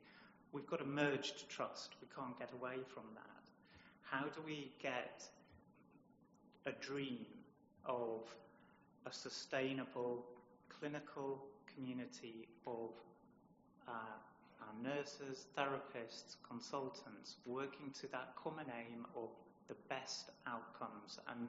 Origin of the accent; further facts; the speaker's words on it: North East England, United Kingdom; now in Suffolk, United Kingdom; I'm an incomer to Suffolk. I'm a Geordie, but I've been in Suffolk since 1990, when I joined Ipswich Hospital